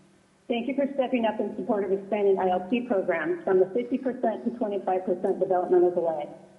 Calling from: Fairbanks, Alaska, United States; I'm calling from Fairbanks, and I'm a parent and a guardian of two sons with special needs.

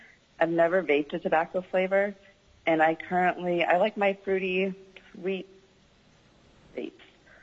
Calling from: Fairbanks, Alaska, United States; I am calling from Fairbanks, Alaska.

